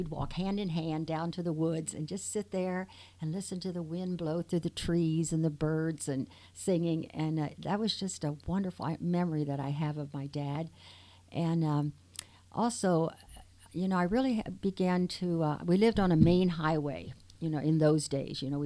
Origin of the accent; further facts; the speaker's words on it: North Star, Ohio, United States; I had a similar background. I was born actually in North Star, Ohio, and it was a little farm community. And as Father Denny said, you know, I felt very safe. We never locked doors. We lived on a big farm.